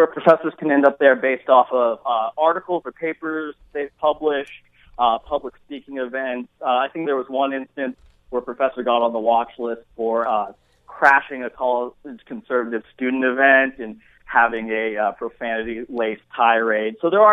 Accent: Oregon, United States; I grew up in Eastern Oregon, and I can tell you, growing up in Eastern Oregon and then moving over to the western side of the state to go to college.

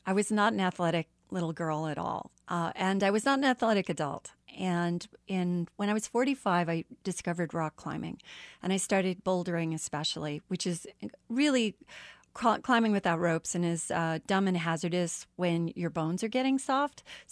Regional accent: Iowa, United States; now in Kansas, United States; I grew up in Iowa, which is really flat. I mean, we think Kansas is flat, but out here on the east side, we're not.

